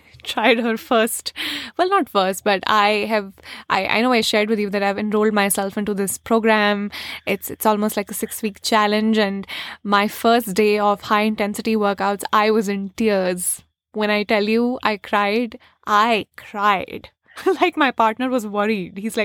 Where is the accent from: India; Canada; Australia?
India; New Delhi, Delhi; My dad is from Aligarh. My mom is from Kashmir. I was raised in New Delhi and all that stuff.